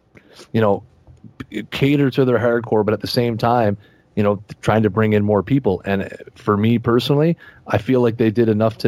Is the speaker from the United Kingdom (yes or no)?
no; Canada; I usually choose NHL because I'm the Canadian.